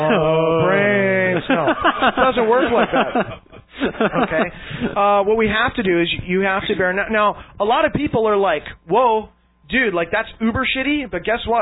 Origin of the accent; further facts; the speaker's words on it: Canada; Everybody's tight, man. I mean, we're Canadian.